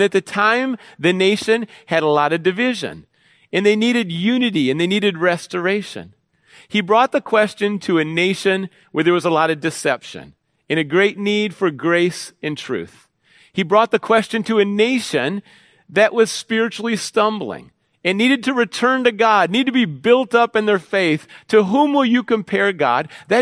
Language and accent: English; Minneapolis, Minnesota, United States; I grew up in Minneapolis and St. Paul, the Twin Cities, Minnesota, called the Omni Theater.